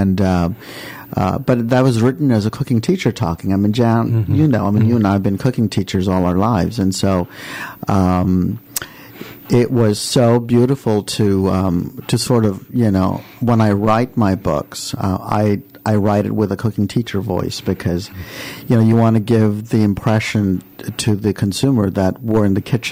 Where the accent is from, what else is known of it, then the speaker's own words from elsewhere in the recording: Mumbai, Maharashtra, India; moved away as an adult; now in United States; I was born in Mumbai, and I lived there for 21 years, and I've been in the U.S. for 34, so I'm 32 if you're counting.